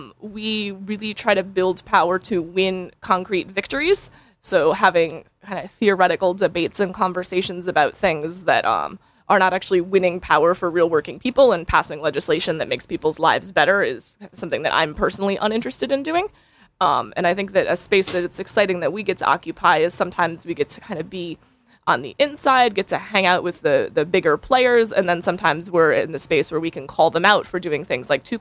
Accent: Ledyard, Connecticut, United States; I'm from Ledyard, Connecticut.

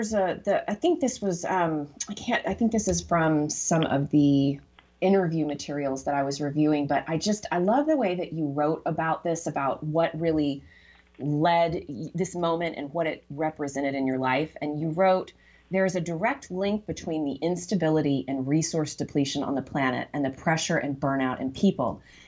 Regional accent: Texas, United States; I'm from Texas originally

